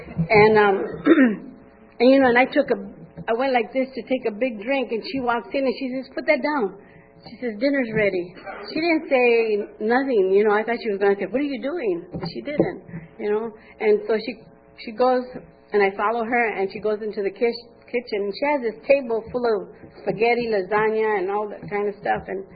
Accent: Arizona, United States; And I said, "You don't know me. I'm from Arizona. Get out of here."

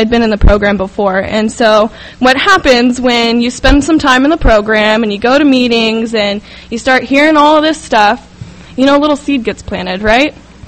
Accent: Los Angeles, California, United States; I'm from the South Bay in Los Angeles

